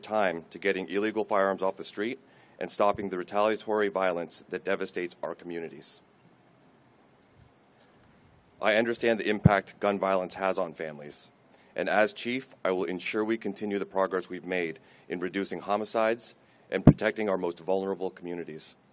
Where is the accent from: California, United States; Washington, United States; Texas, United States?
California, United States; San Francisco; I loved growing up in San Francisco, and though I usually managed to avoid the attention of SFPD officers, I always admired them for their dedication and selflessness.